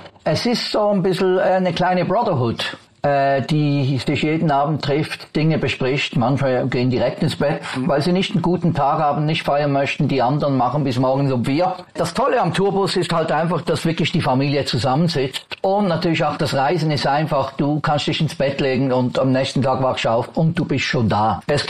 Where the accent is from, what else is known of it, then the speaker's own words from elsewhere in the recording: Switzerland; wir sind Schweizer